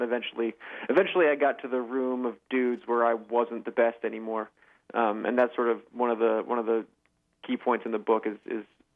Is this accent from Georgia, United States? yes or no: yes; Atlanta, Georgia, United States; I grew up in Atlanta, which is not like an endurance athlete community.